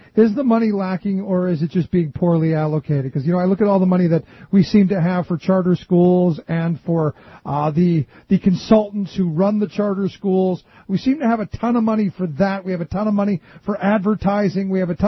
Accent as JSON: {"language": "English", "town": "Cleveland", "region": "Ohio", "country": "United States", "tie": "born or raised there", "said": "I look at cities like Philadelphia or my hometown of Cleveland or Detroit or Milwaukee or any of these places where these charters have sprung up"}